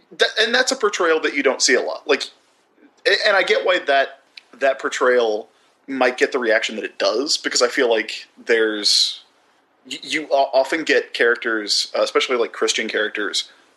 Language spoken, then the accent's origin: English; the South, United States; I think growing up in the South, like, Matt and I have probably had that experience too